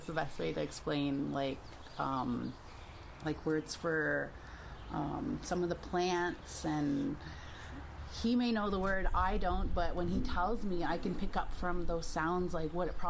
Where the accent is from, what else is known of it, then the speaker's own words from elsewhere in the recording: Ontario, Canada; I'm from Delaware Nation, which is in Ontario, Canada. Our people originally came from here